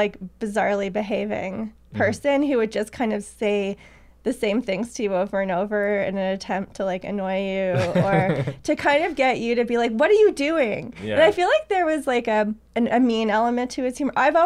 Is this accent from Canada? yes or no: yes; Ottawa, Ontario, Canada; I grew up in Ottawa